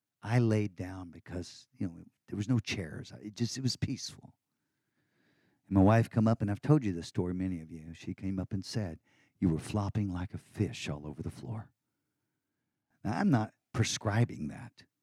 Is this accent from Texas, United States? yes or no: yes; Texas, United States; But I'm a Texan, and I don't do things like that.